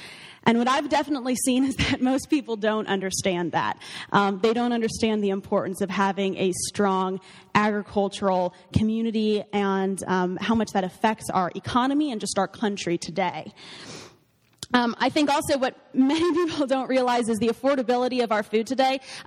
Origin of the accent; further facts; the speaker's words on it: Gering, Nebraska, United States; I grew up in Gearing, Nebraska, just a couple hours from here.